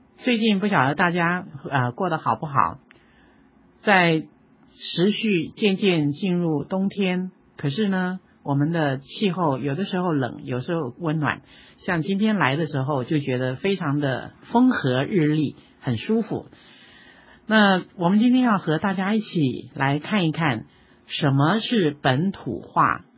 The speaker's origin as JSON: {"language": "Chinese", "country": "Taiwan", "tie": "born or raised there", "said": "像我们都是在台湾出生的一代，然后呢从小学开始念书，一直到大学啊、工作啊等等等"}